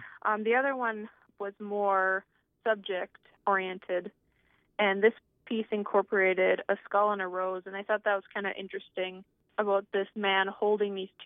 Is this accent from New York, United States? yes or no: no; East Grand Forks, Minnesota, United States; I'm from East Grand Forks, Minnesota, so I've been here all my life, and I graduated in 2014 from the East Grand Forks Senior High.